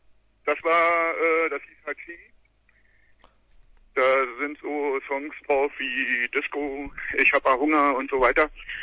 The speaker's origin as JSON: {"language": "German", "town": "Haldensleben", "region": "Saxony-Anhalt", "country": "Germany", "lives_now": "Berlin, Germany", "said": "Magdeburg. Aus Haldensleben, kleines Kaff."}